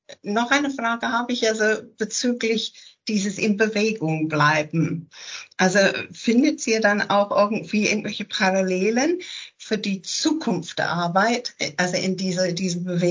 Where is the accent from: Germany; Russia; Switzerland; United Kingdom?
United Kingdom; England; German is a second language; Und ich als Engländerin muss sagen